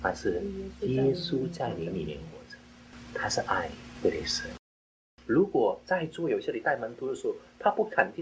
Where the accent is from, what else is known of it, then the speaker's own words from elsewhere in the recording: China; 你知道我们中国人很多人蒙恩的